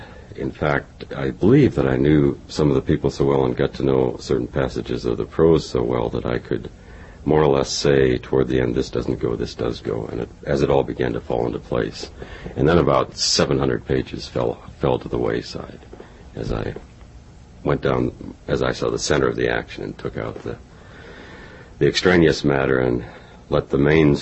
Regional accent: Carrington, North Dakota, United States; born there; I was born in Carrington, North Dakota, 1941, I believe.

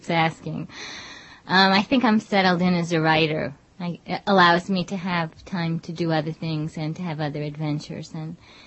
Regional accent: Midwest, United States; No, I grew up in the Midwest, right, in the suburbs, in a completely different external world.

